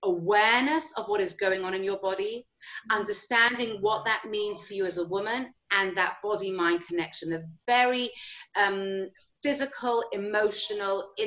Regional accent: England, United Kingdom; now in Israel; I'm originally from England, but today I live in Israel

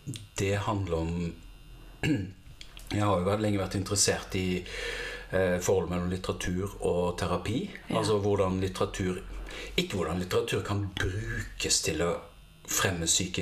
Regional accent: Karmøy, Rogaland, Norway; Jeg er 100% vestlending. Jeg har vokst opp på Karmøy.

